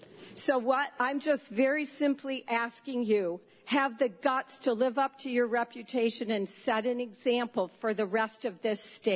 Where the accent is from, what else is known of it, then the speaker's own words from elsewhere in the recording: New York, United States; I'm from Seneca County, and I'm here to tell you about Seneca County.